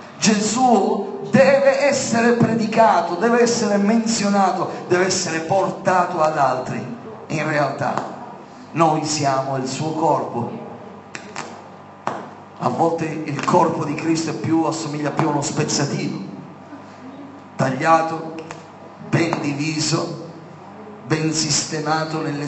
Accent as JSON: {"language": "Italian", "region": "Sicily", "country": "Italy", "said": "Vedete, io vengo dalla Sicilia, c'è la cultura del pizzo."}